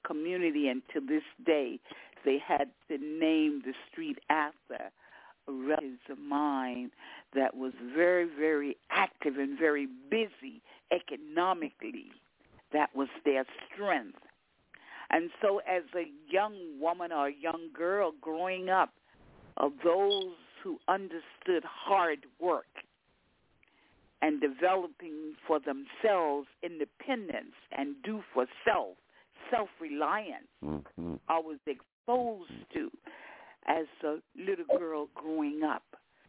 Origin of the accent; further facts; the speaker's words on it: Florida, United States; across the tracks in the deep south, which I grew up in Florida, Gator Girl